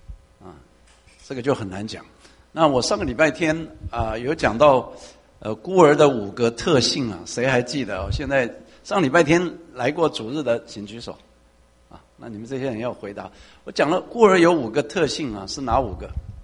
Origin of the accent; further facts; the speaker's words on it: Taiwan; 我是从台湾来的啊，那台湾的教育制度就是这个考试制度。